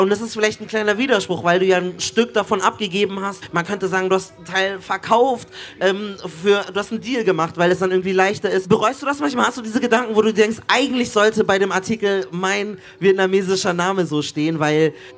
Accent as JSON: {"language": "German", "country": "Germany", "said": "ich bin als Deutscher geboren"}